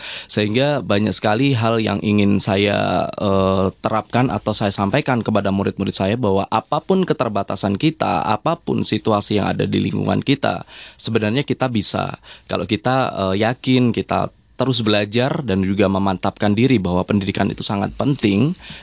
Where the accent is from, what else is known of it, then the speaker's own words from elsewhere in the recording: Kalimantan, Indonesia; saya yang berasal dari Kalimantan ini